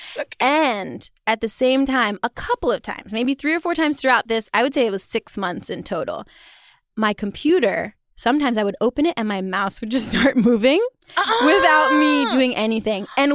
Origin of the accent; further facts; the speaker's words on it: China; To give you some context, I grew up partially in China.